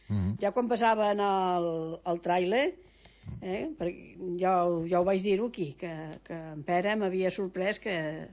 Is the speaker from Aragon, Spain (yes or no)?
no; Catalonia, Spain; I am català, jo.